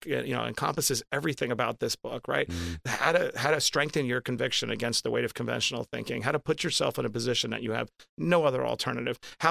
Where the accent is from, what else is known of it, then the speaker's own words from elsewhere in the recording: Queens, New York, United States; I grew up in Queens, New York, and really tough circumstances, abject poverty.